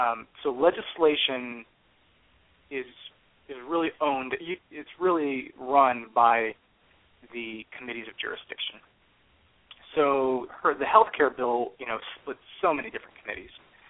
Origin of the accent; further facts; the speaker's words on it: Bethlehem, Pennsylvania, United States; I'm a kid from Bethlehem, Pennsylvania. I did not come from some sort of Scion family of Washington.